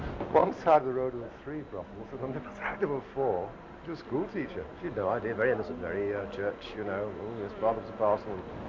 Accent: Manchester, North West England, United Kingdom; Manchester. Been at Chorlton or Chorlton Cum Hardy, if you want the floor glory.

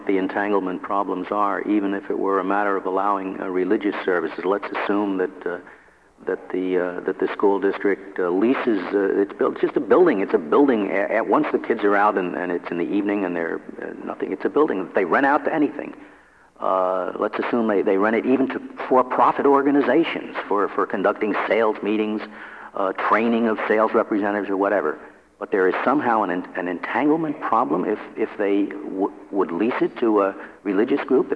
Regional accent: New York, United States; I grew up in New York State, and in those days they used to have a tax exemption for religious property.

